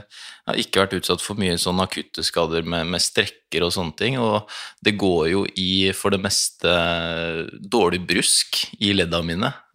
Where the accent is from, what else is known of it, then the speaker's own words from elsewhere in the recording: Jessheim, Akershus, Norway; Jessheim, ja.